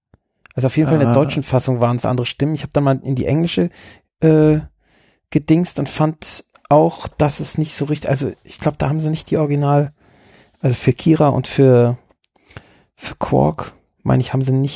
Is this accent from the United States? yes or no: yes; United States; German is a second language; den kann man halt, ich glaube, ich als Amerikaner nicht verstehen